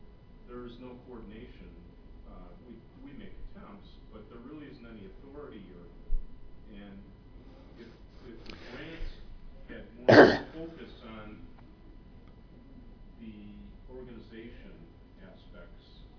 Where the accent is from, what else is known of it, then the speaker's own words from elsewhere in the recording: Michigan, United States; I'm from Michigan.